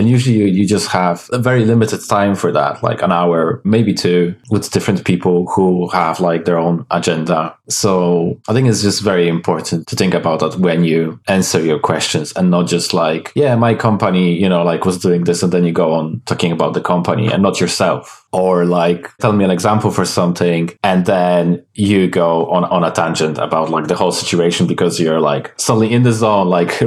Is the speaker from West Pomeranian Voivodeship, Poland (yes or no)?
yes; Szczecin, West Pomeranian Voivodeship, Poland; moved away as an adult; now in United Kingdom; So I'm originally from Poland, Szczecin. I came to the UK when I was, I think, 20.